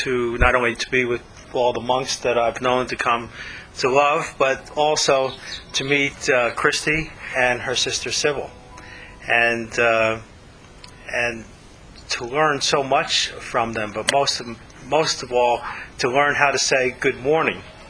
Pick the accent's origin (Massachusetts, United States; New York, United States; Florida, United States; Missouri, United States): Florida, United States; Margate; from Margate, Florida